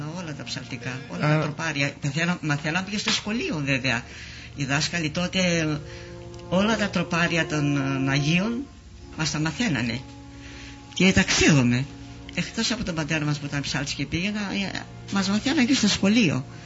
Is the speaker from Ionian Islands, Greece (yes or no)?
no; Antimachia, South Aegean, Greece; εμείς είμαστε από την Αντιμάχια βέβαια.